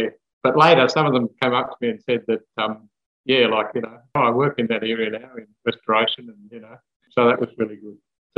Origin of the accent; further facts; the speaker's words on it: Sydney, New South Wales, Australia; also born or lived in Canada; I grew up in Sydney, and when we came back from Canada, we stayed a few months in Sydney